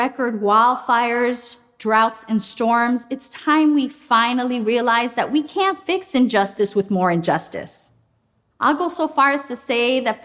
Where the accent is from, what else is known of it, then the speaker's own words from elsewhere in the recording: Colombia; also born or lived in Detroit, United States; now in United States; when my mother, brother, and I immigrated from Colombia, we made our homes alongside landfills, incinerators, oil refineries, power plants, and waste treatment plants.